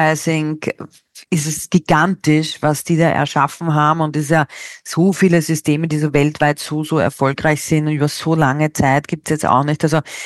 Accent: Austria; In Deutschland ist er relativ groß, glaube ich, TÜV, ja, das, was es so bei uns in Österreich nicht in der Anzahl gibt

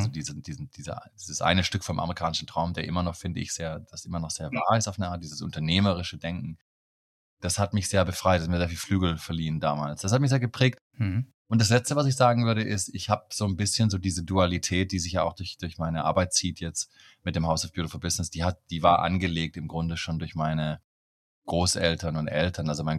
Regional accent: Baden-Württemberg, Germany; Ich bin aufgewachsen bei Stuttgart im süddeutschen Raum, im Schwabenland. Meine Eltern waren aber keine Schwaben. Und mein Vater ist aus Berlin, meine Mutter aus Westfalen. Und ich bin in den 70er Jahren geboren

